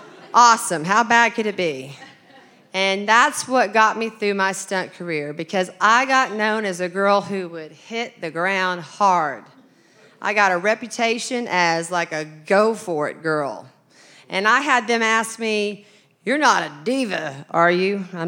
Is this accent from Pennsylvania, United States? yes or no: no; Arkansas, United States; accent: Southern; or anything about my Arkansas-ness and my rough and tumble beginning. I just wasn't, because I kind of had a mouth from the South. And you know, we say what we mean down here.